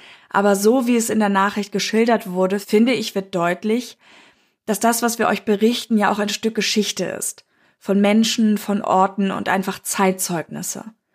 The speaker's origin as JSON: {"language": "German", "region": "Tyrol", "country": "Austria", "said": "Wie ihr jetzt vielleicht schon merkt, bin ich aus Tirol."}